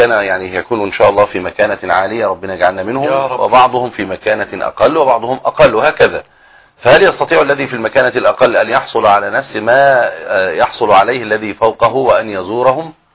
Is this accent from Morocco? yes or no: yes; Morocco; من المغرب